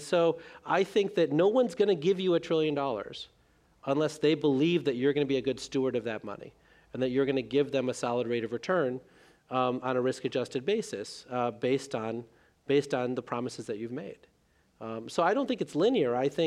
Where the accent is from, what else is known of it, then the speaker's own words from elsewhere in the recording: India; born there; whether you're trying to provide drinking water to the village that I was born in India